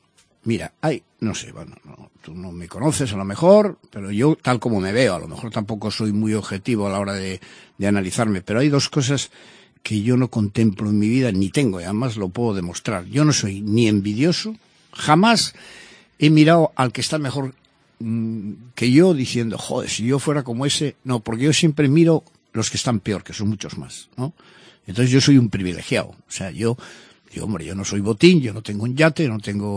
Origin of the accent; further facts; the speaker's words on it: Salceda, Cantabria, Spain; Yo recuerdo en mi pueblo, y en todos los pueblos de Cantabria, seguro que el que me escuche, cuando no había ni notarios, ni había abogados, estoy hablando de los años 50